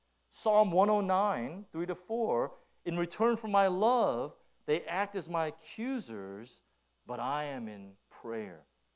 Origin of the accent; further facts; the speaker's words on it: California, United States; I'm from California. And so I think you can forgive me, right? We do things a little differently there.